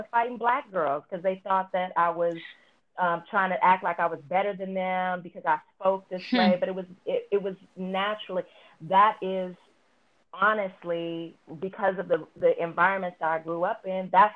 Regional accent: California, United States; Yeah, I'm from California. I'm from California, and what I will say is that where I lived in California, the northern part, and then, I grew up on a naval bases

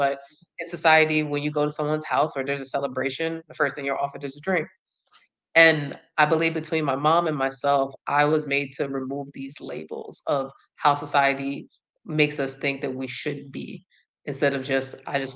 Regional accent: New York, United States; moved away as an adult; I'm from New York, so leaving New York, coming to Georgia.

